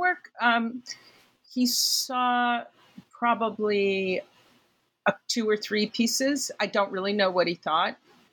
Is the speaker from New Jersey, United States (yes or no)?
no; Chicago, Illinois, United States; if the Joffrey was in town, I'm from Chicago, we would go like 3 or 4 times